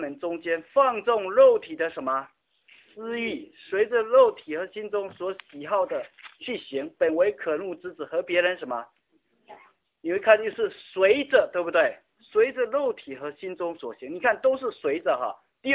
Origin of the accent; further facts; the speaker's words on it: Xiamen, Fujian, China; 我们在厦门，我在厦门鼓浪屿长大，